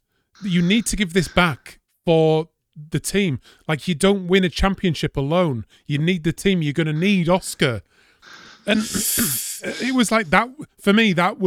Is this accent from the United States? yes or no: no; United Kingdom; it left me as a Brit, as a British fan, as a Lando supporter, it left me a little bit not very happy.